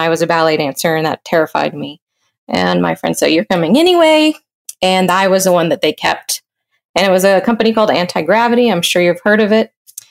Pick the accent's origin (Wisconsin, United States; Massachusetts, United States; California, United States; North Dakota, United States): California, United States; So my background, though, I grew up in California, and I kind of bounced around a lot.